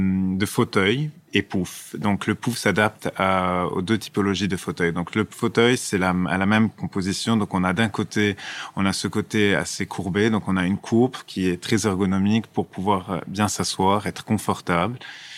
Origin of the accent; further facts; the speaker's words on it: Lebanon; c'est quelque chose qui nous a attirés en tant que Libanais, qui sommes un pays avec une très grande diaspora, nous voyageons énormément